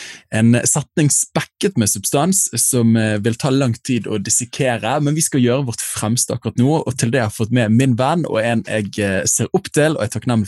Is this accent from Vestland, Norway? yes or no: yes; Bergen, Vestland, Norway